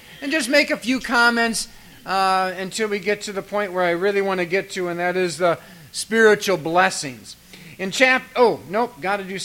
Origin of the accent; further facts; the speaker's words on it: Wausau, Wisconsin, United States; A little bit about myself. I grew up in Wausau, Wisconsin.